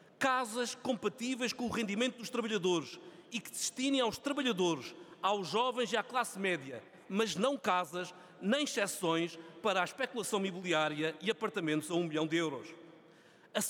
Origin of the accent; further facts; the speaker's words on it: Algarve, Portugal; dão-me a oportunidade de fazer aquilo que mais gosto, de falar da minha terra. O Algarve obteve em abril último a melhor taxa de ocupação hoteleira